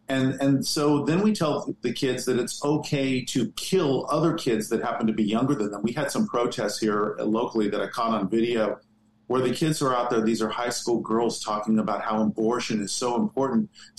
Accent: California, United States; Yeah, I come from California originally, so I know exactly what you're talking about.

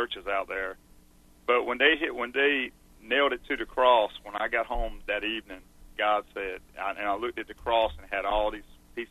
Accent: Wake Forest, North Carolina, United States; in the Wake Forest area. That's my hometown, by the way, Wake Forest.

